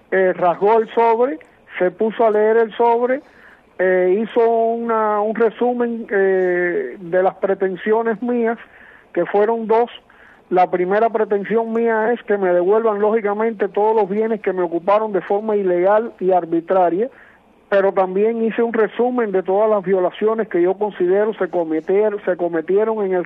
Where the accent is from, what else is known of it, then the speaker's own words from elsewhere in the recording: Cuba; somos cubanos